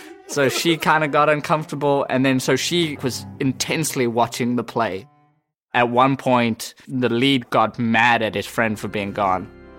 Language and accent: English; South Africa; moved away as an adult; I'm 26 years old and I'm a booking agent. I moved here from South Africa, my hometown